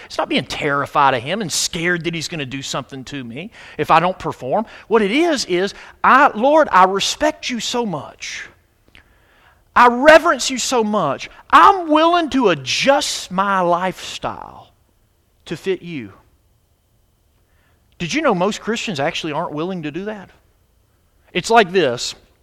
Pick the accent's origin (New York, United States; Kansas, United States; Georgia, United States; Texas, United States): Georgia, United States; Athens; I was born and raised in Athens, Georgia. And in Athens, you got the University of Georgia.